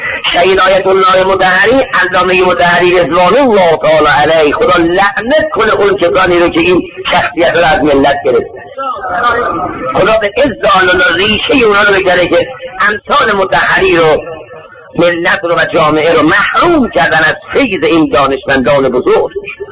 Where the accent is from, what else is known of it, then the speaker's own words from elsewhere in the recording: Isfahan, Iran; میومد اصفهان تو شهر خودمون